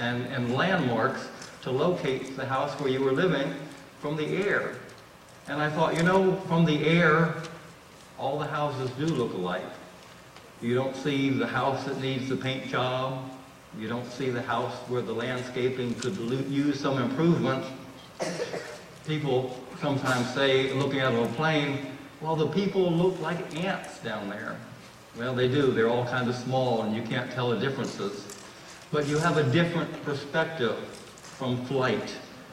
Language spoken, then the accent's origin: English; Miami, Florida, United States; I grew up in Miami. Miami International Airport. The planes would take off and they'd make a big loop and they would fly over the house that I grew up in.